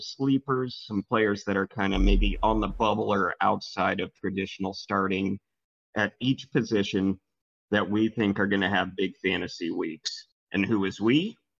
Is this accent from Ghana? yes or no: no; Pacific Northwest, United States; I'm from the Northwest